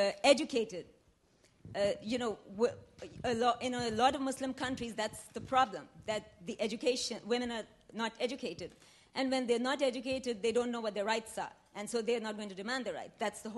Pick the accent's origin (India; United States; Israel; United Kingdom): India; I'm from India